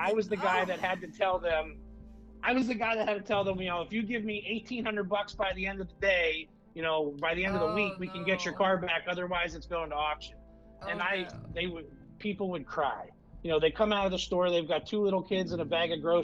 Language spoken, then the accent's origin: English; Hazleton, Pennsylvania, United States; So I grew up in Hazleton, Luzerne County, Pennsylvania, a little bit further north here on the edge of the Poconos. And my family were all small business owners.